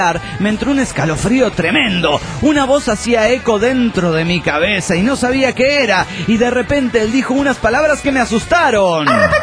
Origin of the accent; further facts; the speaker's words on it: Chalatenango, El Salvador; Resulta que vivo frente de la casa de la autoridad más alta de la Iglesia Católica de mi pueblo en Chalatenango, El Salvador.